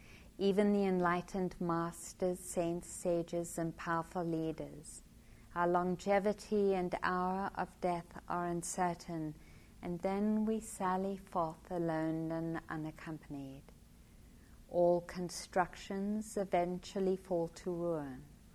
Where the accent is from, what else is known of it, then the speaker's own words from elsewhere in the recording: South Africa; born there; also born or lived in Kenya; So I was born in South Africa, and living in apartheid, those were conditions that made it more difficult to practice.